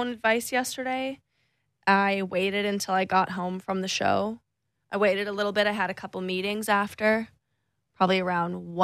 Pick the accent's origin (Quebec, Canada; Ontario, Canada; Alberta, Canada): Ontario, Canada; Fergus; I am from Fergus.